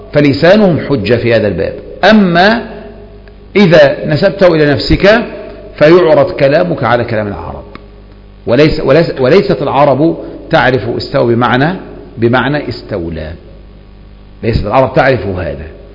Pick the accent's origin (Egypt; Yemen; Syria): Egypt